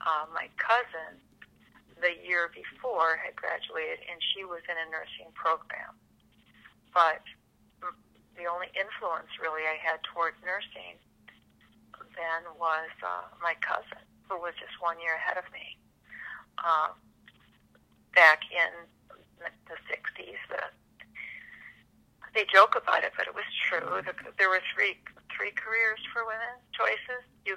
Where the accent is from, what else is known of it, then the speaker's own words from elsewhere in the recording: Kempton, Illinois, United States; I grew up in Illinois. The name of the town was Kempton, Illinois. It's a small rural community in Illinois, about 90 miles south of Chicago, and I grew up on a farm, one of eight children.